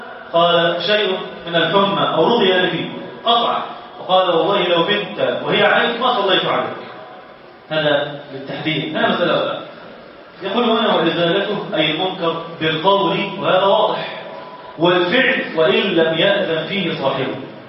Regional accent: Egypt; في البلد عندنا في مصر

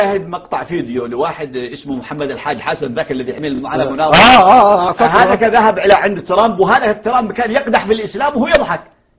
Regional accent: Yemen; بعض الحركات المتطرفة عندنا في اليمن مثلا

